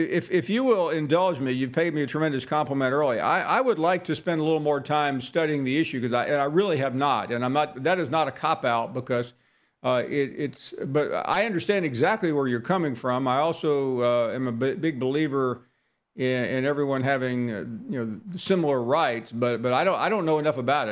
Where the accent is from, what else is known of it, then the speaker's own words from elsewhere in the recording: Tennessee, United States; I grew up in Tennessee. I didn't know that much about Alabama